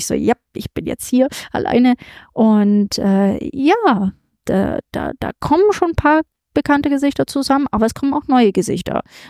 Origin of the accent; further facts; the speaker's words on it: Germany; accent: German; Auch im englischen Raum, dass sich mein deutscher Akzent zum Beispiel ein bisschen reduzieren lässt und dafür britisches Englisch sich einfindet.